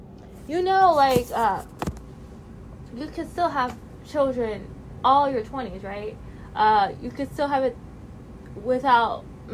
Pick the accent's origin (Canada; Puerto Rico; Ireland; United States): Canada; Again, I'm Canadian.